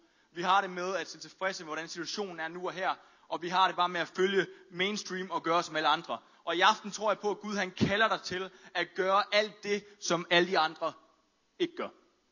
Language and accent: Danish; Aarhus, Central Denmark Region, Denmark; born there; Jeg blev født her i Aarhus, og så de tre første måneder af mit liv, så boede vi op i lejligheden herovre.